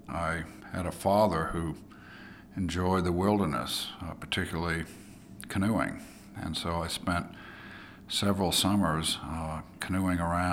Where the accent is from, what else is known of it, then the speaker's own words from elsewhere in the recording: Dedham, Massachusetts, United States; I grew up in St. Paul's Church in Dedham, Massachusetts, singing in the choir.